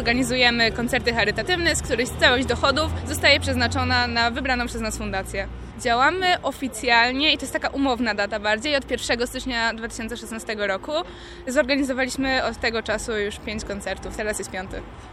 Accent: Toruń, Kuyavian-Pomeranian Voivodeship, Poland; Ja na przykład jestem z Torunia, mimo że koncerty robimy w Gdańsku albo w Gdyni, generalnie w Trójmieście.

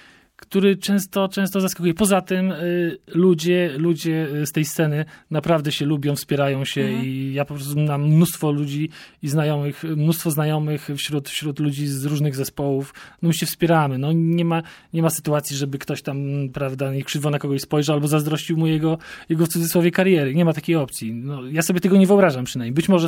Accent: Warmian-Masurian Voivodeship, Poland; now in Gdańsk, Poland; Ja w ogóle pochodzę z Mazur, a więc ja jako jedyny jakby jestem tutaj przyjezdny i mieszkam w Gdańsku

